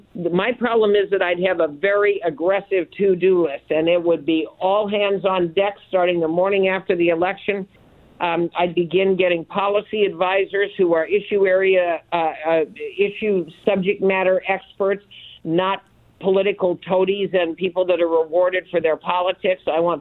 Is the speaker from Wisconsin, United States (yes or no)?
no; Oregon, United States; I'm a native Oregonian. I grew up in Central Oregon.